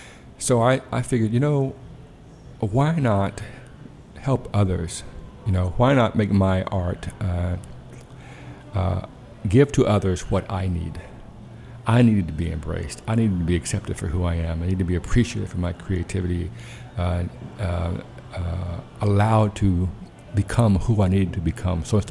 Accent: the South, United States; I was growing up in the Jim Crow South in the 1960s, black and queer

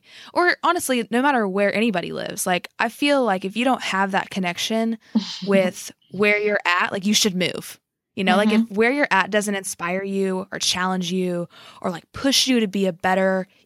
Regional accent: Illinois, United States; I'm actually from Southern Illinois originally.

